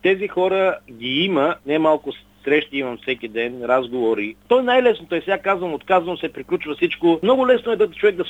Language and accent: Bulgarian; Veliko Tarnovo, Veliko Tarnovo Province, Bulgaria; аз идвам от Велико Търново, от квартал Света гора.